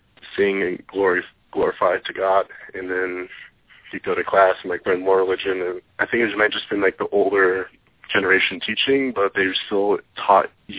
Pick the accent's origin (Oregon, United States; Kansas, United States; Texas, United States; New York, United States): Oregon, United States; Portland; The best way to describe Oregon, I grew up right outside of Portland.